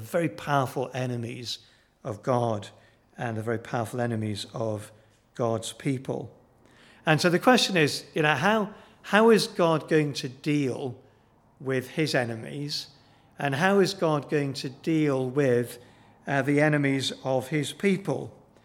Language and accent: English; Kenya; also born or lived in Uganda; I was born and brought up in East Africa, in Kenya and Uganda.